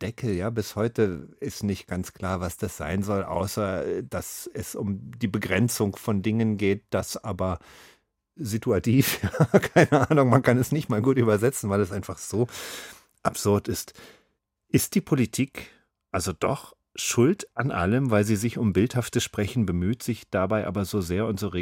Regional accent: Northern Germany, Germany; Eine Redewendung, die ich als Norddeutsche mir übrigens verkneife in Bayern

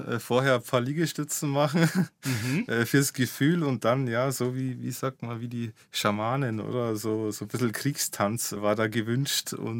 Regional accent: Großweil, Bavaria, Germany; Ich komme aus Großweil, bin da in Zell aufgewachsen. Das ist so ein ganz noch kleineres Dorf.

